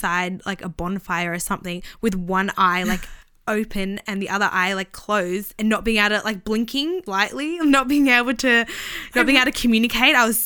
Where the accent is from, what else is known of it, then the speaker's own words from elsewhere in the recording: Scotland, United Kingdom; Storm and I have very similar mindsets and we agree on a lot of things, but that means we're Scottish as well, so we're very strong-minded